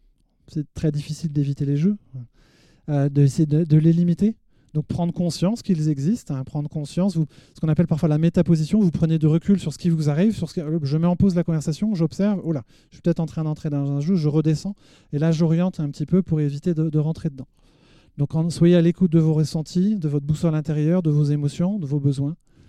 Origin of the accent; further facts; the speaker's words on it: Rennes, Brittany, France; Donc moi je viens de Rennes